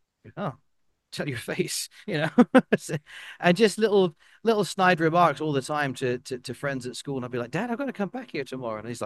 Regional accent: California, United States; also born or lived in London, United Kingdom / Spain / Florida, United States; I was raised in California and then Spain, as well as stints in Florida.

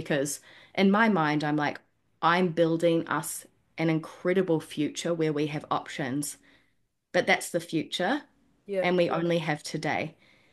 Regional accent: New Zealand; growing up in New Zealand that real take the piss culture as well.

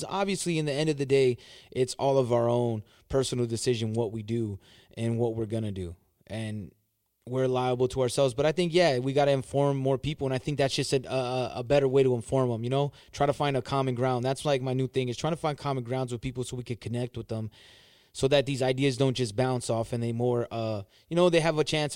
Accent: California, United States; Hey, I'm from Cali, man. I'm a Cali dude.

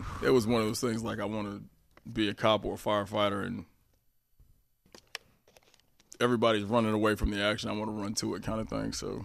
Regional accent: Hampton, Virginia, United States; Born and raised in Hampton. Spent my whole life there. Went to Hampton High. Attended Virginia Commonwealth University.

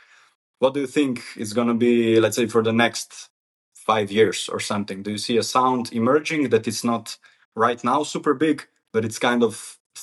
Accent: Slovenia; English is a second language; For example, where we come from Slovenia, it's this kind of music, you know, electronic, it's not super popular.

